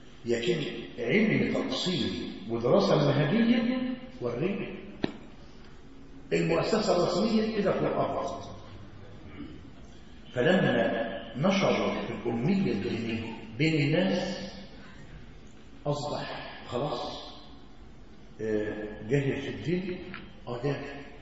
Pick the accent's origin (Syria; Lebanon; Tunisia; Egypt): Egypt; فالوضع عندنا في مصر يا اخوانا اتسع الخلق على الواقع